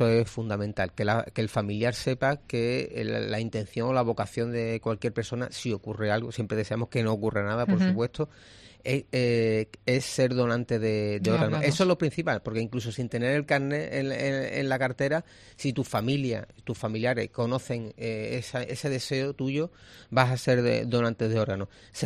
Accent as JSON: {"language": "Spanish", "town": "Huelva", "region": "Andalusia", "country": "Spain", "said": "somos dos corredores de Huelva"}